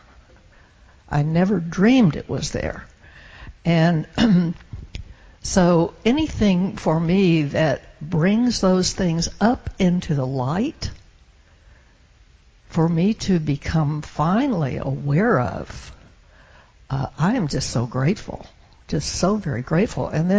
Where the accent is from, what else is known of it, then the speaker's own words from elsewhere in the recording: the South, United States; I grew up in the South, and someone of my particular age, I had to stop and remember what it was like growing up and the atmosphere that I grew up in.